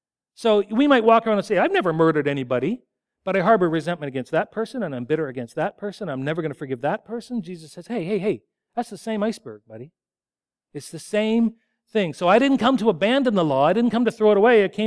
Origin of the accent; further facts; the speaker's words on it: Poplar Hill, Ontario, Canada; I grew up in Poplar Hill, and the village is Lobo